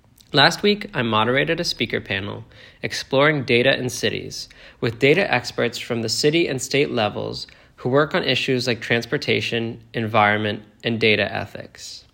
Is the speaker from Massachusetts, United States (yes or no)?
yes; Needham, Massachusetts, United States; The exorbitant housing costs in my hometown, Needham, make it difficult for people like our own teachers to reside in the area.